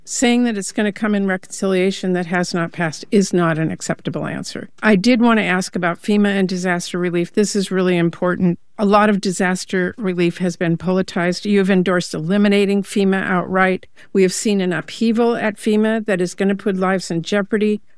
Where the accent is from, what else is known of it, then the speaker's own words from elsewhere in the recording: Washington, United States; something people in my home state of Washington are experiencing firsthand.